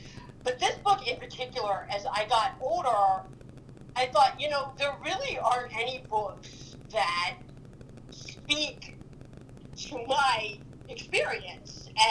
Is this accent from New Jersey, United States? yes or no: no; Columbus, Ohio, United States; I'm the oldest of three kids. I grew up outside Columbus, Ohio.